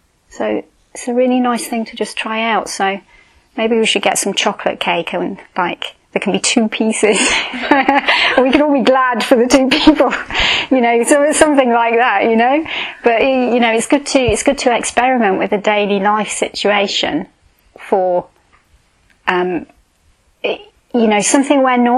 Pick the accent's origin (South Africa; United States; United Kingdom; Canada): United Kingdom; I'm not proud of that part of being British at all. I'm not proud of being British at all, actually.